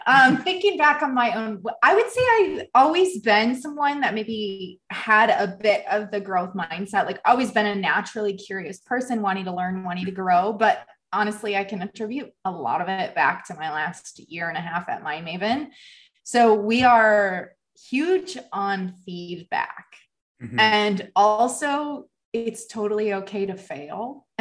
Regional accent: Midwest, United States; I grew up in the Midwest. It was very routine.

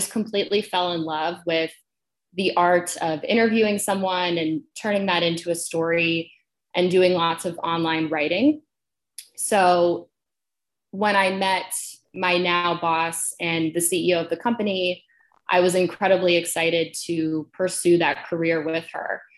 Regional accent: Ohio, United States; So I grew up in the Midwest in Ohio. I'm an only child.

